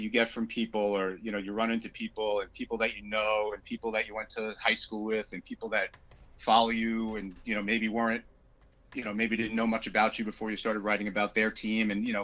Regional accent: Long Island, New York, United States; I grew up on Long Island, and I love all the sports, and I love the New York teams

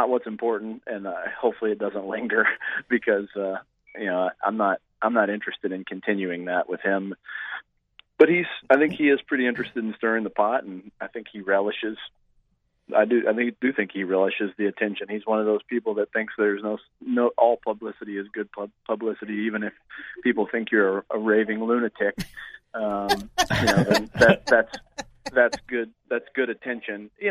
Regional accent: Tennessee, United States; also born or lived in Virginia; now in Kentucky, United States; I'm not from here. I lived in Virginia for 8 years. I grew up in Tennessee.

